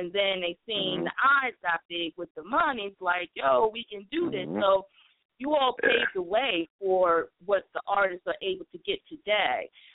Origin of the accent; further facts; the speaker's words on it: Bronx, New York, United States; being born and raised in the Bronx, as myself as well, we were in it